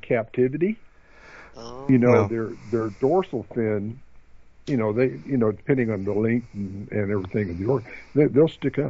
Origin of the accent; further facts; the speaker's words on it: San Diego, California, United States; Now, I'm a SeaWorld advocate. I was raised in San Diego.